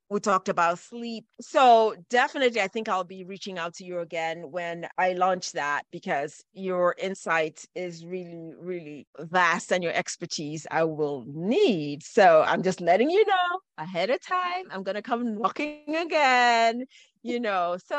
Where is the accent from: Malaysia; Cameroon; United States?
Cameroon; We're both from Cameroon, and she grew up actually going to the farm and doing that kind of work.